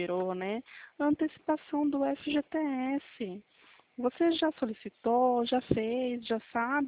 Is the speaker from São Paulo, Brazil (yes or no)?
yes; Atibaia, São Paulo, Brazil; Eu também sou daqui de Atibaia.